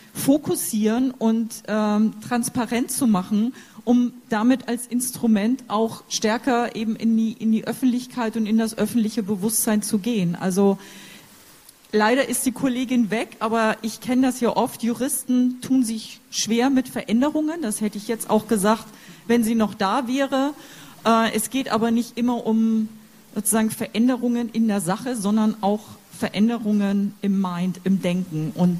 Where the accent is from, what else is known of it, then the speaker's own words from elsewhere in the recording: Hamburg, Germany; ich komme aus Hamburg